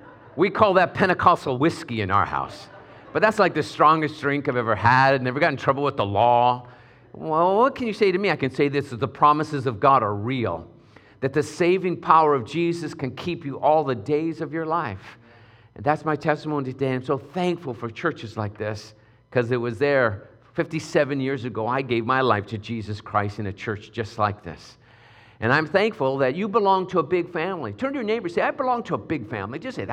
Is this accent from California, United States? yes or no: yes; Pacoima, California, United States; Now, you have to be from Pacoima to tell that story, and I am from Pacoima. And there in the San Fernando Valley, my grandpa starts this church.